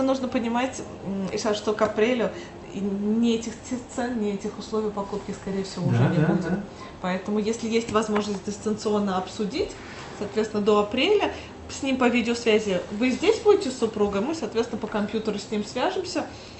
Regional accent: Kazan, Tatarstan, Russia; Я сама из Казани

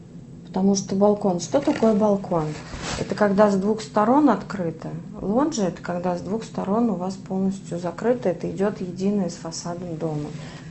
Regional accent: Vladimir, Vladimir Oblast, Russia; Я из Владимира. Я в Владимире в агентстве проработала 12 лет.

